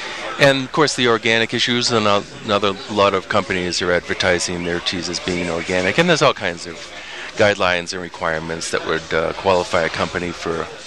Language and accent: English; New England, United States; I was born and raised basically in New England on tea bag tea